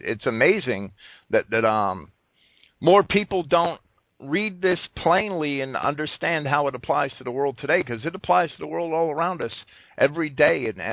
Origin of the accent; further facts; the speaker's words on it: New Jersey, United States; and I'm from New Jersey